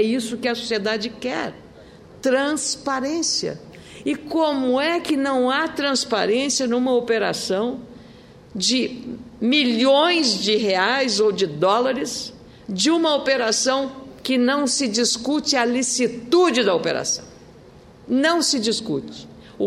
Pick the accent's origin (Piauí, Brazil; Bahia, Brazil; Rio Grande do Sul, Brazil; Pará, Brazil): Rio Grande do Sul, Brazil; Como cidadã, como brasileira, como senadora do Rio Grande, eu desejo sinceramente que seja assim.